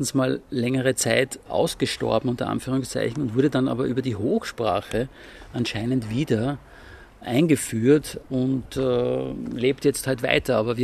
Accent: Upper Austria, Austria; Ich kann das nicht, ich bin Oberösterreicher.

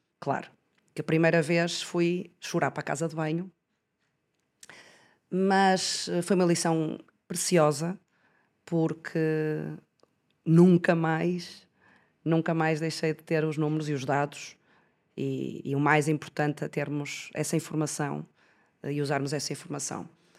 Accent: Porto, Portugal; moved away as an adult; also born or lived in Denmark; nasci no Porto, cresci no Porto, estudei biotecnologia e quando acabei o curso em 96, fui para a Dinamarca

